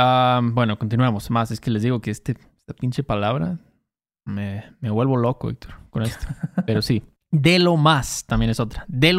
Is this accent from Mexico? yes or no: yes; Mexico; Pero yo puedo decirlo porque soy mexicano.